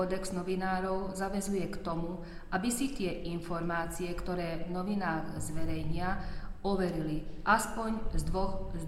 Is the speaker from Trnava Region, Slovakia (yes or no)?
yes; Sládkovičovo, Trnava Region, Slovakia; also born or lived in Bratislava; now in Štúrovo, Slovakia; Nie, pochádzam z Bratislavy, ja som sa v Bratislave narodila. A potom som vyrastala, akože základnú školu som navštevovala v Sládkovičove, gymnázium v Galante a tak. Ja som sa do Štúrova prisťahovala, tuším, roku 2004, pred 20 rokmi.